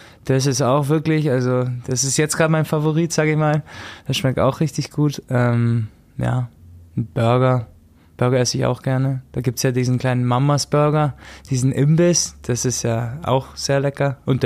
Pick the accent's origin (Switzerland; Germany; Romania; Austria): Germany; Augsburg, Bavaria; ich bin aus Augsburg